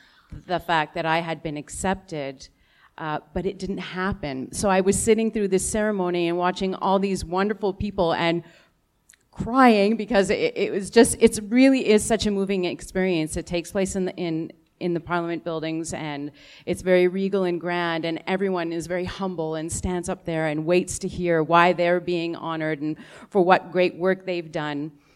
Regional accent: Ottawa, Ontario, Canada; now in Toronto, Canada; I'm from Ottawa. I was born and raised in Ottawa. I moved to Toronto just a couple of years ago.

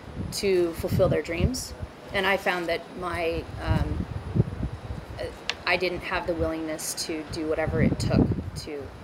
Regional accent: Huntington Beach, California, United States; born there; I was born on California Street in Huntington, so literally blocks from the beach at home.

